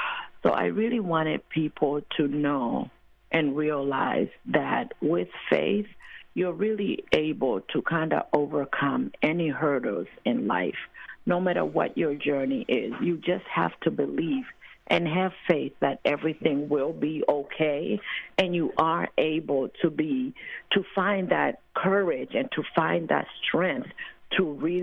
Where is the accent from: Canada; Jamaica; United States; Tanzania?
Tanzania; moved away; Well, I'm very thankful to be here, and I am from Tanzania